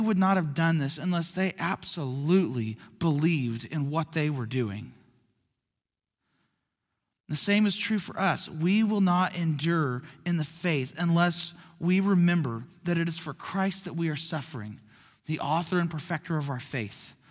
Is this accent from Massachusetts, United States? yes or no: no; Skiatook, Oklahoma, United States; There's a family that moved to my hometown of Skiatook, right next door to my parents.